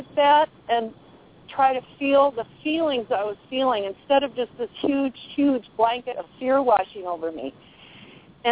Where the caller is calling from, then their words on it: Colorado, United States; in Southwest Colorado, a friend of Carrie's.